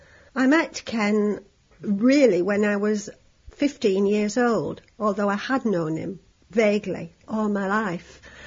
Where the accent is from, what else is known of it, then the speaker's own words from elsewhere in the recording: Little Preston, Yorkshire and the Humber, United Kingdom; I'm 68 years old. I was born in Little Preston, so I've lived in this area all my life.